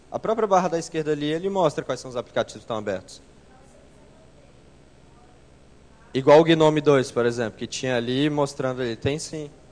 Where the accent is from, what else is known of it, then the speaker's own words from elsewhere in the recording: Brasília, Federal District, Brazil; Sou de Brasília, mas não tenho esse dinheiro todo não.